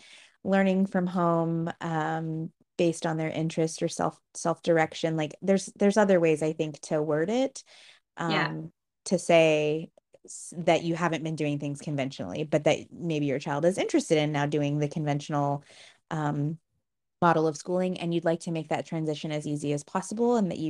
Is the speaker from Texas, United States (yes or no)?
yes; Austin, Texas, United States; And I'm from Austin, Texas